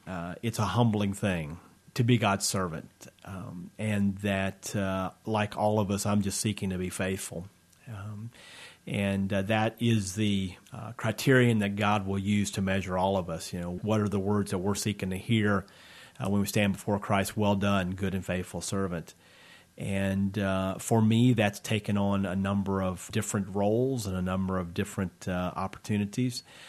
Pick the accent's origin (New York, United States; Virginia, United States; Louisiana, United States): Virginia, United States; Harrisonburg; we did an event here in Harrisonburg. So it was kind of neat to come back to my hometown and do something there.